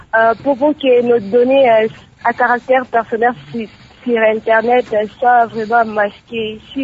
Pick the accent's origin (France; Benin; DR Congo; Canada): DR Congo; ici chez nous en RDC